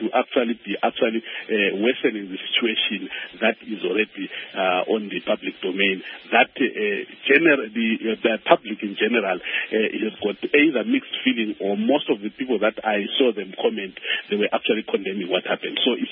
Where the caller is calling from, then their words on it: Turkey; I'm talking from Turkey, and whatever I have heard, I only heard it over the social media.